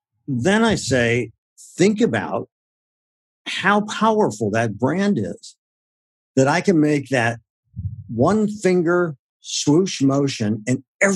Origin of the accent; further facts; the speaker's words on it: Akron, Ohio, United States; my parents were retailers and I grew up in Akron, Ohio. Mm-hmm. At that time, the rubber capital of the world, which explains my bounciness.